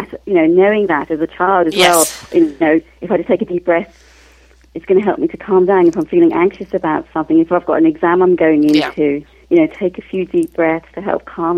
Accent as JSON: {"language": "English", "country": "Guyana", "tie": "born or raised there", "said": "Okay, well, I was born in Guyana, which is a beautiful place. And I grew up on the banks of the Demerara, if you know a little bit of geography, and the Amazonian rainforest. My grandparents had a farm."}